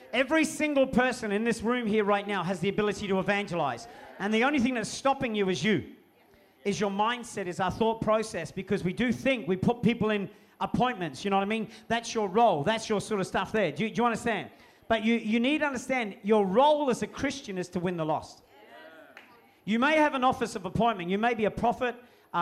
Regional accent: Malaysia; I mean, I come from Malaysia, man.

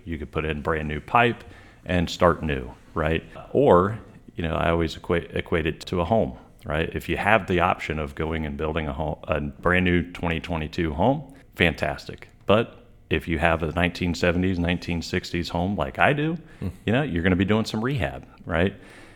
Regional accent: Tallahassee, Florida, United States; now in Mobile, United States; Obviously, I grew up in Tallahassee, went to school at Florida, you know, third or fourth generation Floridian myself.

